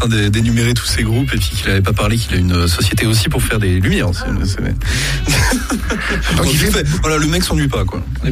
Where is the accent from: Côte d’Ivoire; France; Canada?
France; south of France; je suis venu du sud de la France. Je suis venu ici pour raison professionnelle.